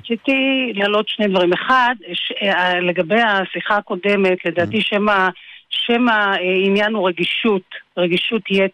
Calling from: Alfei Menashe, West Bank, Israel

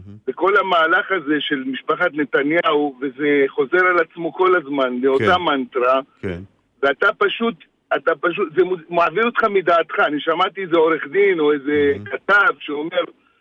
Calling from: Modiin, Central District, Israel; יופי, אני ממודיעין.

